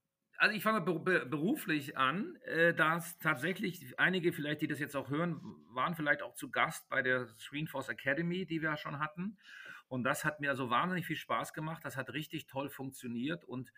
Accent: Hamburg, Germany; Ich bin 1966 in Hamburg geboren, ich bin dementsprechend 55 Jahre alt

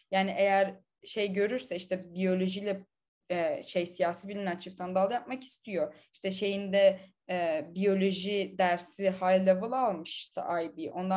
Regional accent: İzmir, Turkey; ben İzmirli bir insan olarak

